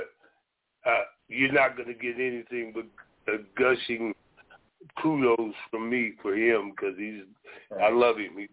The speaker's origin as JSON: {"language": "English", "town": "Seattle", "region": "Washington", "country": "United States", "tie": "born or raised there", "said": "I was born and raised here in Seattle. I came back home in the 90s"}